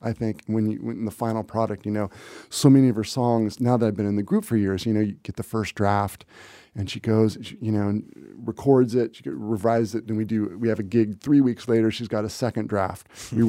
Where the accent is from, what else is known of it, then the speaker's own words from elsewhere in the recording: Santa Cruz, California, United States; I mean, I came from Santa Cruz, you know, didn't travel much as a kid. We didn't have a lot of means.